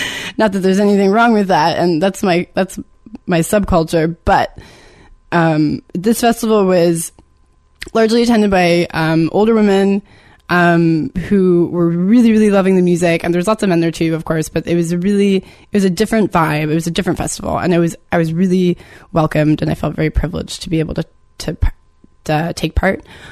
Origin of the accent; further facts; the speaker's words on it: Nova Scotia, Canada; but I'm from the South Shore, and it is a tiny, tiny little town.